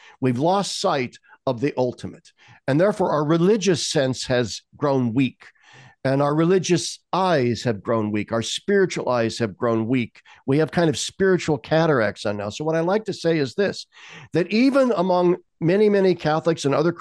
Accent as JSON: {"language": "English", "region": "Midwest", "country": "United States", "tie": "born or raised there", "said": "I'm raised an American, a middle-class, typical Midwestern American."}